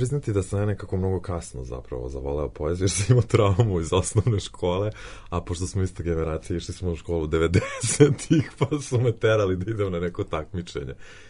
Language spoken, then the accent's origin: Serbian; Loznica, Šumadija and Western Serbia, Serbia; odrastao sam u Loznici, tamo sam se bavio amaterskim pozorištem